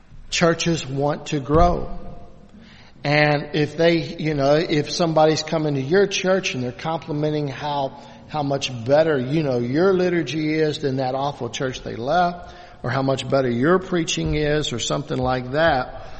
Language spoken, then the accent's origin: English; Louisville, Kentucky, United States; But growing up in Louisville, I don't know what it is now, but then it was like 55% Roman Catholic. So we had all these Catholic schools.